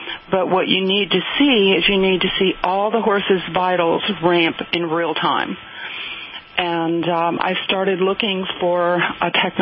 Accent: Vermont, United States; You know, we would go across the pastures, because I'm from Vermont, so I'm from a big dairy state.

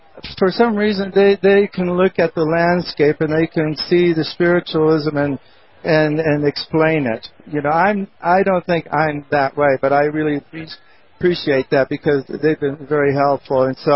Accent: California, United States; yeah, well, I'm from Southern California, and so our land stretches from the Pacific to the Colorado River to Mexico up to North County.

